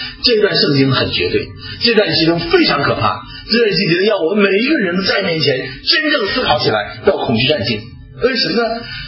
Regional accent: China; 这对我们中国人来讲很难

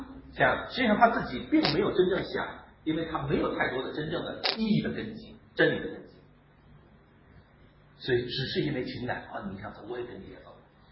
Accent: Tianjin, China; 在天津，我们天津那块那边。

